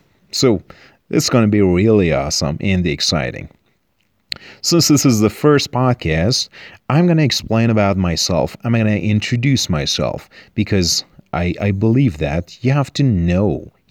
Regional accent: Tehran, Tehran Province, Iran; born there; English is a second language; actually, and right now, while I'm recording this podcast, I'm 33 years old. I was born in Tehran, and at the age of 16 or 17, I understood that I'm really crazy about English.

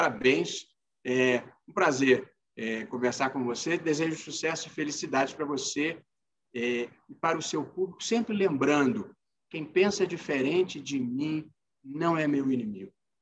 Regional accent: Vassouras, Rio de Janeiro, Brazil; also born or lived in United States; now in Brasília, Brazil; dessa primeira parte em que eu falo de Vassouras, onde eu passei a minha infância, da minha vida no Rio, da minha vinda para Brasília.

